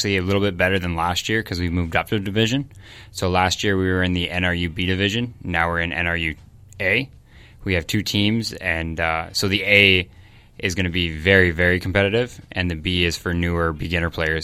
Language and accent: English; Kingsville, Ontario, Canada; I'm a county guy. Okay. I'm from Kingsville.